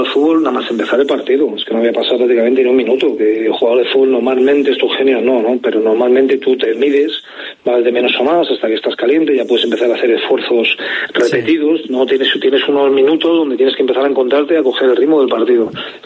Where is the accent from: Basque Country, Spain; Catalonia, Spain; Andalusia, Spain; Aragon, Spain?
Andalusia, Spain; Granada; Yo vengo de Granada, de Andalucía.